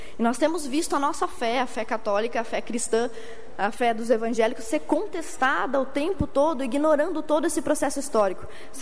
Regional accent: Chapecó, Santa Catarina, Brazil; Principalmente no caso de Chapecó, de onde eu vim

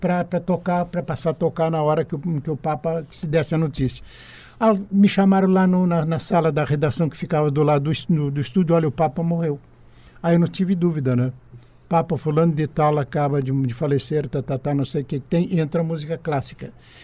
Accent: Rio Grande do Sul, Brazil; Eu vim do Rio Grande do Sul

